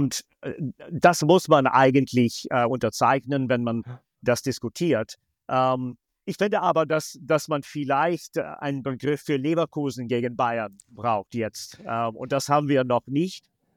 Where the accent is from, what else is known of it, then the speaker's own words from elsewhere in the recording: Scotland, United Kingdom; German is a second language; Ich komme aus Schottland, da haben wir